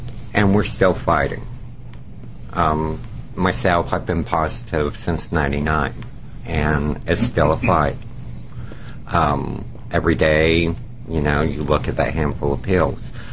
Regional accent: West Coast, United States; now in Dallas, United States; I'm from the West Coast, so I knew the sisters in San Francisco and Seattle. And when I moved to Dallas in 2000

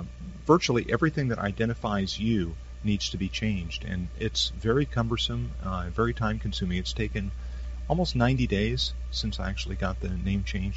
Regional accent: California, United States; born there; And thankfully, I was born in California.

